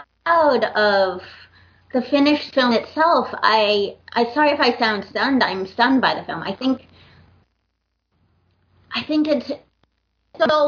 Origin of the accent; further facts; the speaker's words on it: New York, United States; now in Los Angeles, United States; I mentioned to you I'm from New York and I live